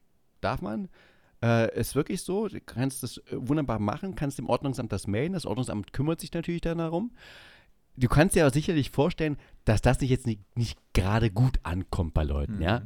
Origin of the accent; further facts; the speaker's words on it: Saxony-Anhalt, Germany; Ich weiß, Sachsen-Anhalt, schwieriges Land, mein Heimatland, mein Bundesland.